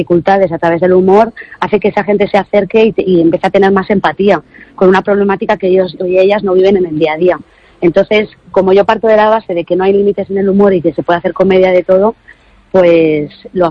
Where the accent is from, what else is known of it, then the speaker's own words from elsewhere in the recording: Burgos, Castile and León, Spain; Es que yo, como soy de Burgos, o sea, claro. Que eso es lo más castellano y lo más duro que puede haber